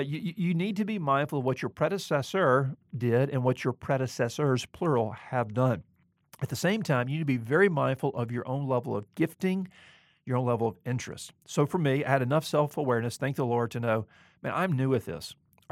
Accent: Mobile, Alabama, United States; What is more, welcome to Alabama, my home state. I'm from Mobile, the other end of the state

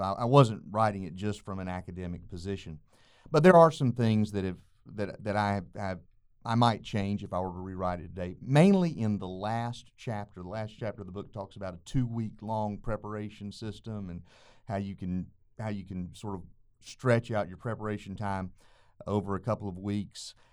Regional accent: North Carolina, United States; moved away as an adult; now in Florida; North Carolina is my home state. I grew up there, spent most of my life there until I came to Florida a few years ago.

